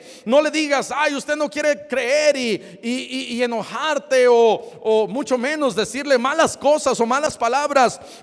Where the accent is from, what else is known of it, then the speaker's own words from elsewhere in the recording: Mexico City, Mexico; now in United States; Yo, como soy chilango, me enchilé.